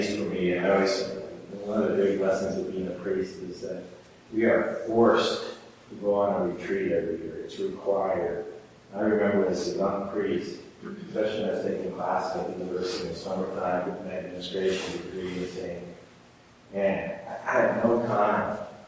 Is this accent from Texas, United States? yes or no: no; Bellwood, Nebraska, United States; I always think about growing up in Bellwood, Nebraska, which is about 10 miles, 12 miles from David City, and 15 miles from Columbus, living between there down in the Platte River Valley.